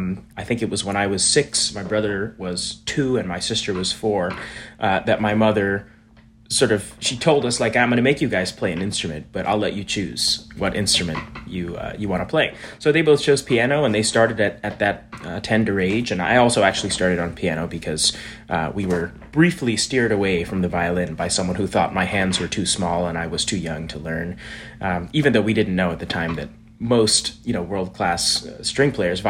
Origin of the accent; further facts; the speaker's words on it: Jacksonville, Florida, United States; first language Japanese; English is a second language; also born or lived in Philadelphia; But when we moved away from Philly, we moved to Jacksonville, Florida, where the community was a little bit less diverse, and there certainly wasn't any Japanese school that I could enroll in.